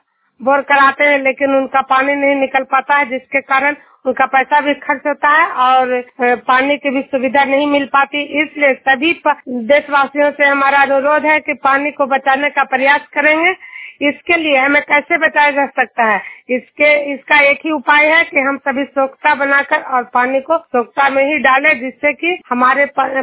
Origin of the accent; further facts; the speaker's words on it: Hilsa, Bihar, India; मैं नालंदा जिला हिलसा प्रखंड और जुनियर गांव के निवासी हूँ